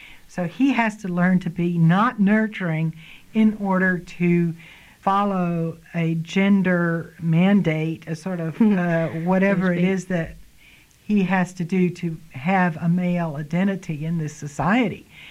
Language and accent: English; Corpus Christi, Texas, United States; I was born in Corpus Christi, Texas, from a wealthy family, which actually got wealthier as I grew up.